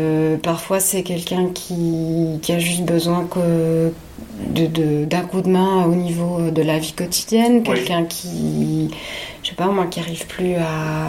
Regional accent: Belgium

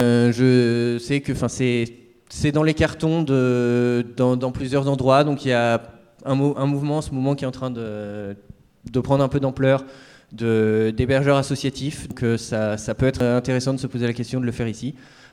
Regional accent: Lyon, Auvergne-Rhône-Alpes, France; Moi, je suis de Lyon, enfin, je viens de Lyon là, pour cette conférence.

